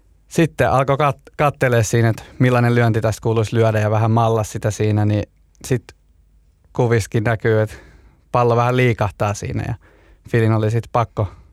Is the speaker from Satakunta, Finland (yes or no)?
no; Vantaa, Uusimaa, Finland; koska olen ylpeä vantaalainen ja aion aina olla